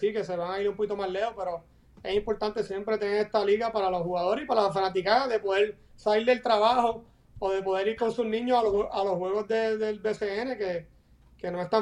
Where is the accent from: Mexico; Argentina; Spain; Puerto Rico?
Puerto Rico; Mayagüez; como si hubieran nacido y criado como yo en Mayagüez, como todo nacido y criado en Puerto Rico